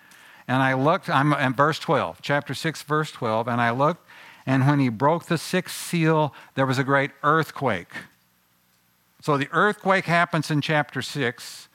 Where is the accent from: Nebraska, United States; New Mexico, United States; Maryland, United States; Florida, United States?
Nebraska, United States; especially a tornado, as we grew up with out in Nebraska